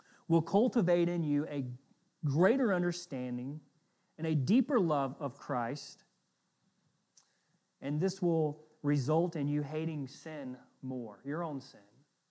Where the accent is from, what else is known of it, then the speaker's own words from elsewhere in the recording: Southern United States, United States; accent: Southern; You know, I grew up in the South. I'm slowly shedding my Southern accent a little bit, I think.